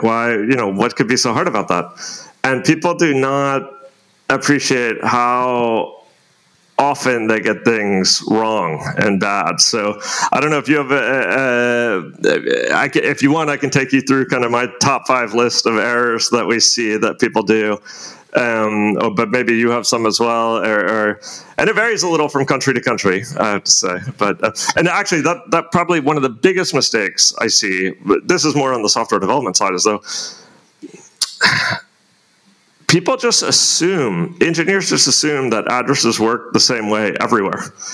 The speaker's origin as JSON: {"language": "English", "country": "United States", "said": "speaking now as an American, my Americans are very guilty of this"}